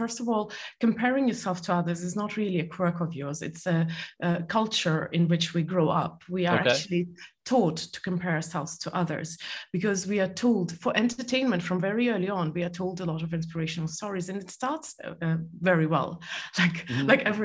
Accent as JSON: {"language": "English", "country": "Estonia", "tie": "born or raised there", "also_born_or_lived": "Soviet Union", "moved": "as an adult", "lives_now": "United States", "said": "I am, as you said, I'm an Estonian. Just to make it very short, I was born in Soviet Union and brought up in Soviet Union, which actually explains a lot of my quirks."}